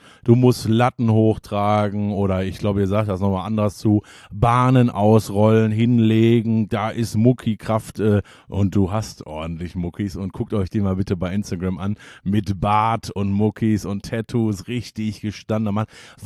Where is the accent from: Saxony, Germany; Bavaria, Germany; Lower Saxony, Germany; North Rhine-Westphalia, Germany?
North Rhine-Westphalia, Germany; Hagen; born there; Und ich bin ja gebürtiger Hagener, also ganz nah dran.